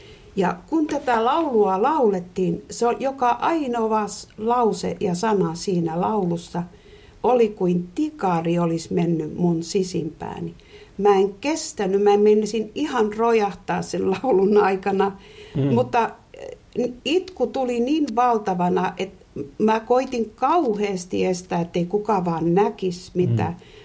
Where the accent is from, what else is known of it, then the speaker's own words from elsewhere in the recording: Somero, Southwest Finland, Finland; Mä kasvoin Somerolla, ihan tämmöisessä maaseutupitäjässä nimeltä Terttilän kylä